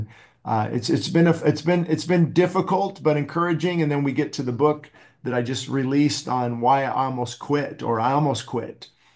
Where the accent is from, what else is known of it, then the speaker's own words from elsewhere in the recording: California, United States; I was raised in Southern California. My dad came from the farms of Oklahoma, and my mom was a SoCal girl, you know, the beach and everything.